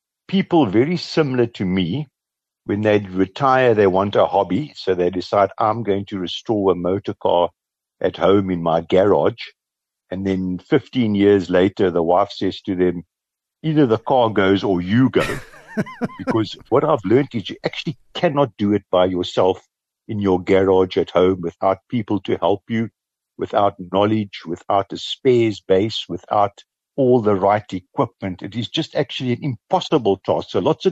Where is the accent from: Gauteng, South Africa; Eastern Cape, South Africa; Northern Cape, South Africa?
Northern Cape, South Africa; Kimberley; I grew up in Kimberley. My dad worked for De Beers his whole life.